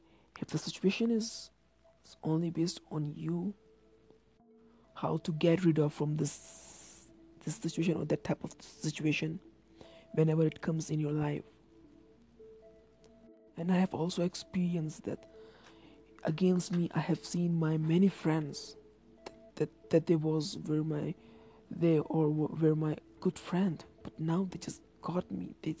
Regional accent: Pakistan; So I'm a 20 year old and I'm from South Asia. I was born in Pakistan, but actually I'm from Afghanistan.

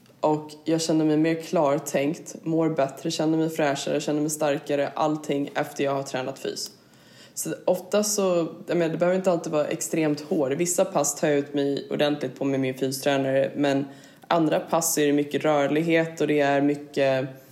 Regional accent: Lidingö, Stockholm County, Sweden; also born or lived in Switzerland / Italy / Örebro; Sen flyttade vi till Italien och var där i några år. Och sen flyttade vi till Örebro. Spelade i Örebro när pappa var där ner för sin fotbollskarriär. Och sen Stockholm och Lidingö. Men jag har gått i skolan och så vidare, vuxit upp på Lidingö

